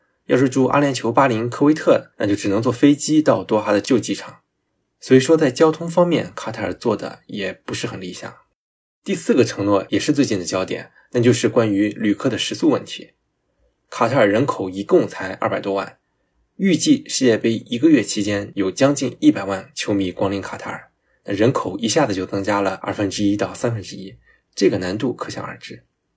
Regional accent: China; 作为一个中国人，作为一个背地里被人称之为很粉的中国人，经历过08奥运会以及新疆棉事件

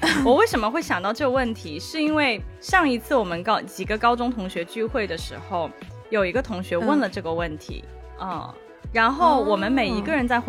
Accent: Shenzhen, Guangdong, China; 我就说我是深圳人嘛

